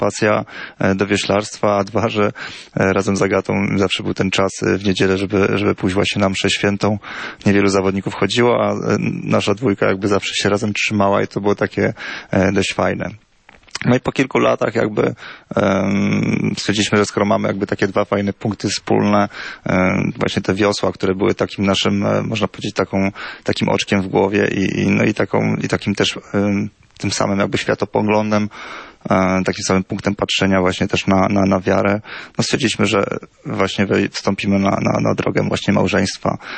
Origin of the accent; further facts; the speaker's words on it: Warsaw, Masovian Voivodeship, Poland; ja pochodzę z Warszawy, Agata z Krakowa.